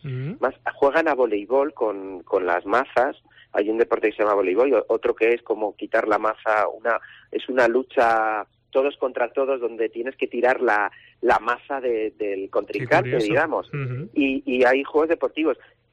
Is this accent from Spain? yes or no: yes; Huesca, Aragon, Spain; ¿De dónde eres? De Huesca, ciudad.